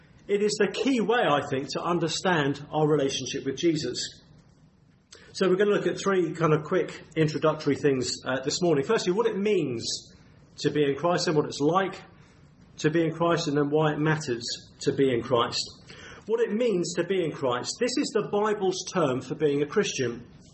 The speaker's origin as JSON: {"language": "English", "town": "Maidenhead", "region": "South East England", "country": "United Kingdom", "said": "I come from Maidenhead down the road there. I think we're in Buckinghamshire here. I'm from Berkshire, or to give it its proper name, the Royal County of Berkshire. And I live in the Royal Borough of Windsor and Maidenhead, and we're very proud of that."}